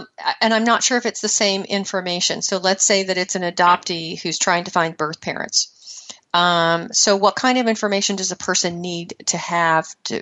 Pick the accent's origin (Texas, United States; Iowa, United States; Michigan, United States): Iowa, United States; born there; I know that I was born in Iowa, and this is my birth date.